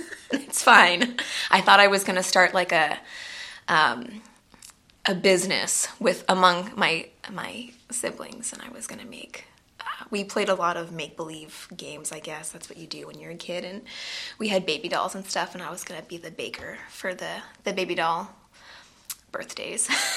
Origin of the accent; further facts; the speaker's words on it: Phoenix, Arizona, United States; born there; I've lived in Tempe, I now live in Gilbert, and I've lived in Phoenix, so I know the valley well. I was born in Good Sam Hospital downtown.